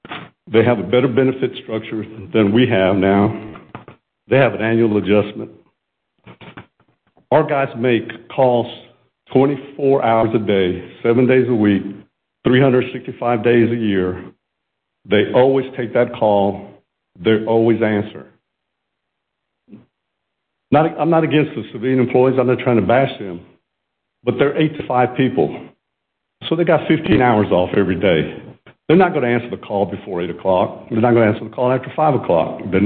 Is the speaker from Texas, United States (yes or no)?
yes; Dallas, Texas, United States; You know, I grew up in Dallas, born in 1955. I grew up in a little neighborhood just west there of Love Field, Harry Hines and Roanoke Avenue, not too far from here.